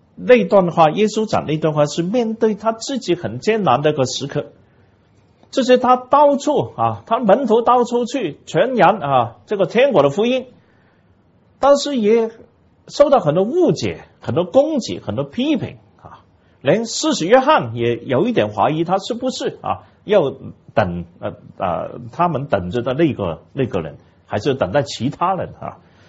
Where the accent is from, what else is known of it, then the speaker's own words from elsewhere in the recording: Hong Kong; 因为我们是香港人，也不完全是中国大陆的人